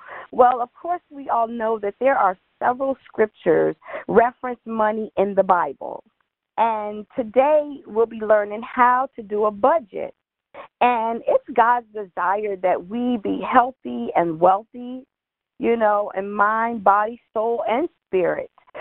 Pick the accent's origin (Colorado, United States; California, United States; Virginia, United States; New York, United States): Virginia, United States; Woodbridge; I grew up in the Woodbridge, Virginia area, and I attended high school.